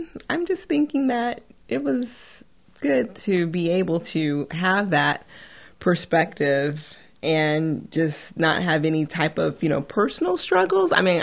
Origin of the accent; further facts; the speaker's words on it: California, United States; also born or lived in Washington, D.C. / Idaho; No. I mean, I grew up in California. Then I spent some time in D.C., and then I believe also in Idaho is some of the places that we went to.